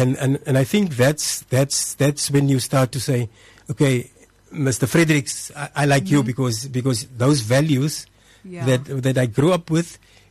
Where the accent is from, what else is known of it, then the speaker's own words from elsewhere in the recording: Port Elizabeth, Eastern Cape, South Africa; born there; And in the dusty street of Paul East, Gilfellan Street, close to the old police station